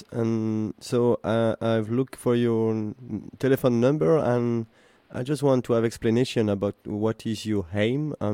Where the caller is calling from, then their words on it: Belgium; I'm calling from Belgium.